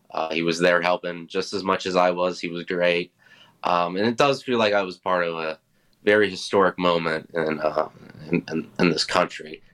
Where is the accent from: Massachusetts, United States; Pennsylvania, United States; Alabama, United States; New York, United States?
Pennsylvania, United States; I grew up in Eastern Pennsylvania. So I'm sorry, I'm an Eagles fan